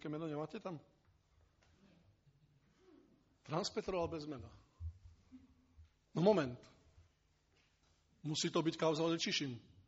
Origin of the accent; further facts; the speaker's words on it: Košice, Košice Region, Slovakia; no proste som Košičan, nikto nie je doma prorokom.